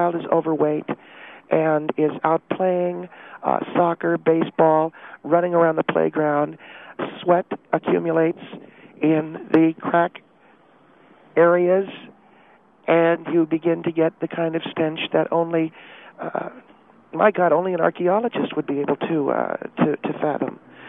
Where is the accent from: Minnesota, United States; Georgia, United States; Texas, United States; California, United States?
California, United States; I was raised in Southern California.